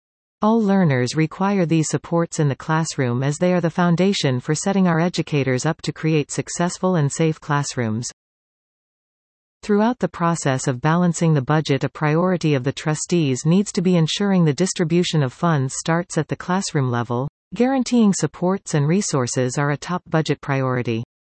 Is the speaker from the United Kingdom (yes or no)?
no; Delta, British Columbia, Canada; I grew up in Delta and have a strong connection to this community, now raising my three children in South Delta, together with my husband.